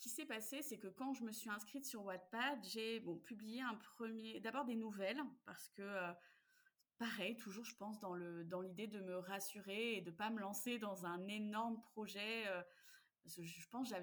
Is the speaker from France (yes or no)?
yes; Brittany, France; donc j'ai 35 ans, je suis originaire de Bretagne